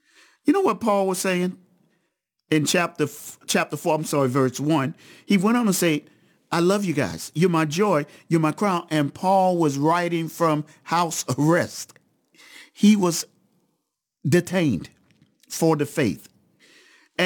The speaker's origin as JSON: {"language": "English", "country": "United States", "said": "I think that's just part of being a Westerner. That's just part of being an American."}